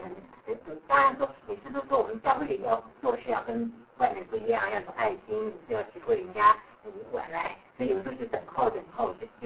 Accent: China; 我不知道西方人比较那个，也许我们中国人比较

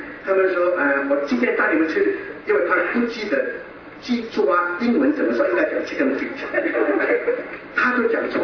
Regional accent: Hong Kong; 我们在香港长大，啊，什么都敢吃，特别广东人。

